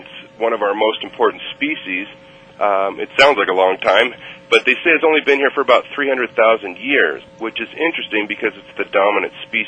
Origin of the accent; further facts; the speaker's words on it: Hawaii, United States; And also being Hawaiian, this place has great meaning to me culturally.